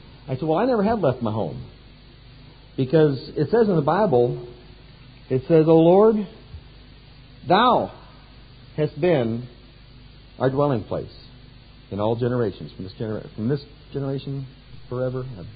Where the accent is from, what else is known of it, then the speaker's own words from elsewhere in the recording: United States; moved away as an adult; now in Russia; About 10 years ago, I was living comfortably as an American. Never thought I was going to leave the United States.